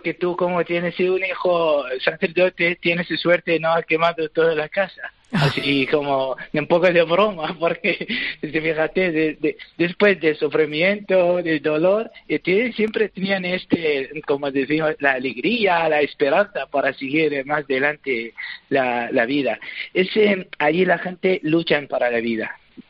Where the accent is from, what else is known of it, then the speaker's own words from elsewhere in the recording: Qaraqosh, Nineveh, Iraq; Spanish is a second language; moved away; Pues cuando salíamos de mi ciudad, soy de Karakosh, nos refugiamos en Erbil, que es la capital del Kurdistán iraquí